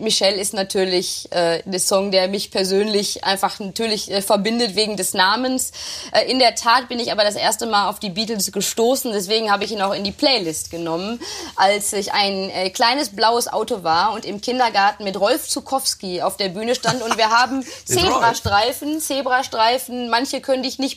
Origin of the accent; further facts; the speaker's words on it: Herne, North Rhine-Westphalia, Germany; in Herne, in meiner Heimatstadt ganz aktiv, war im Stadtrat